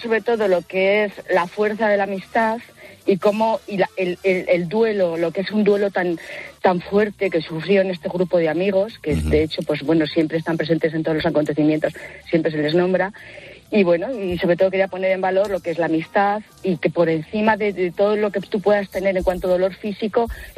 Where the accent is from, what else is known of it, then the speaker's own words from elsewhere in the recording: Segovia, Castile and León, Spain; Entonces, bueno, nosotros somos de Segovia.